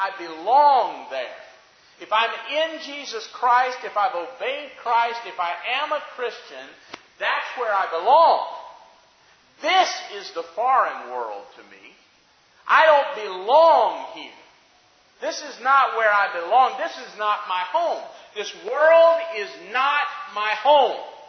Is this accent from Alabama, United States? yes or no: yes; Decatur, Alabama, United States; I am from Decatur, Alabama. I will always be from Decatur, Alabama. That's my roots.